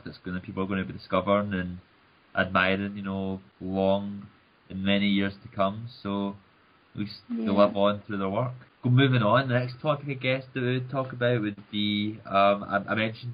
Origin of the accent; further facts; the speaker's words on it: Glasgow, Scotland, United Kingdom; It was filmed in Scotland, in the outskirts of Glasgow, I believe, in my hometown, that sequence.